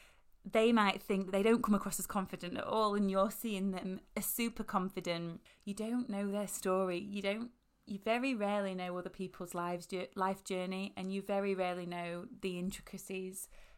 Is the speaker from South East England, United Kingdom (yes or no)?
no; Yorkshire and the Humber, United Kingdom; accent: Yorkshire; And you can tell I've been very vulnerable just then, because my accent went super, super Yorkshire.